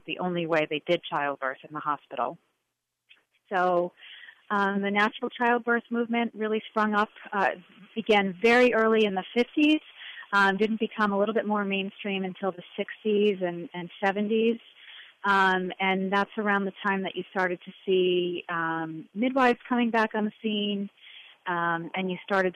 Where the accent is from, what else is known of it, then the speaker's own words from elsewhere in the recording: United States; I think that especially being an American woman, we have this sense, an arrogant sense really, that the way we do things in this country are the best in the world.